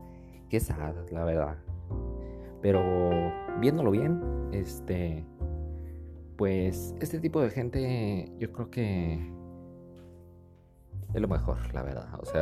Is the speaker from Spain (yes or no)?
no; Mexico; Para los que no saben, pues soy de México